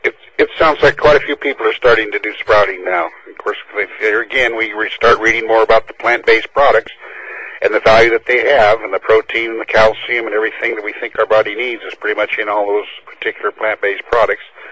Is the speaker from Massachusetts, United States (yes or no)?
no; Olympia, Washington, United States; from Olympia, and I have 9 points.